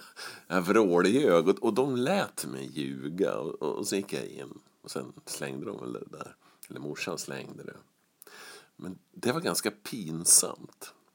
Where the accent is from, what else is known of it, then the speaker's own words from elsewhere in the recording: Västerås, Västmanland County, Sweden; Jag växte upp där i Hammarby i Västerås.